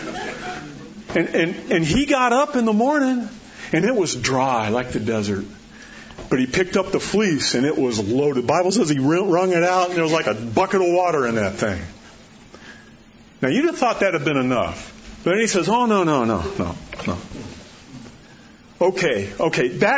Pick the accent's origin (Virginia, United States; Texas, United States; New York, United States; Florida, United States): Florida, United States; I grew up in Florida. I know what wet is.